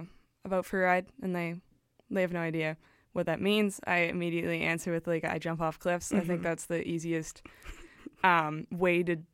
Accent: Vancouver, British Columbia, Canada; I'm born and raised in Vancouver. Yeah, and I'm currently going to UBC. I'm in my fourth year studying English honors in international relations.

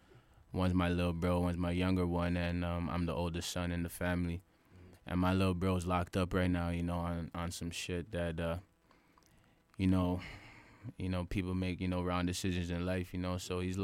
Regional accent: Toronto, Ontario, Canada; It's in the west end of Toronto. And I mean, south side of Jane Street, that's where I'm from, you know. It's one of the most, like, you know, impoverished parts of Toronto. I mean, it's all metro housing

